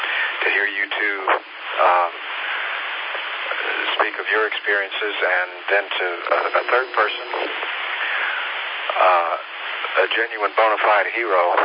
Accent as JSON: {"language": "English", "region": "Tennessee", "country": "United States", "tie": "born or raised there", "said": "I was raised in Tennessee, and of course that's where they lived, both my mom and my dad."}